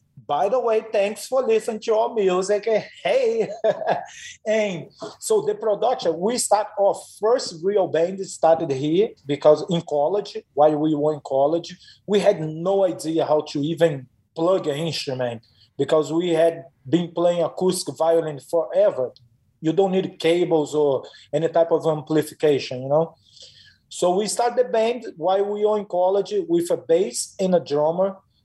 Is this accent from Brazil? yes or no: yes; Brazil; English is a second language; now in Cedar Falls, United States; We came from Brazil to Iowa to play one song.